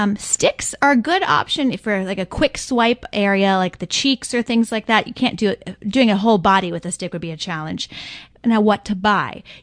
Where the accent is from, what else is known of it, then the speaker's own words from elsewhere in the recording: Tennessee, United States; I am a girl from Tennessee, so I love my beef jerky.